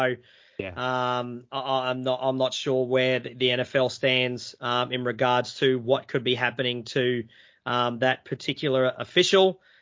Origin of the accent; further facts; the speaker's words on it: Akron, Ohio, United States; I love Ohio. Yeah, Cleveland's just up the road. I'm from Akron